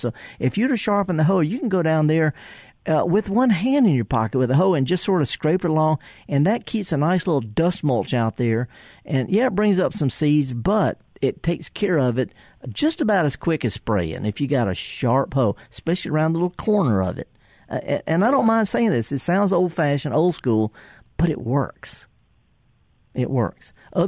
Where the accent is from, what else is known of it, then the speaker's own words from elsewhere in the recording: Mississippi Delta, United States; I mean, I'm from the Delta. I get it.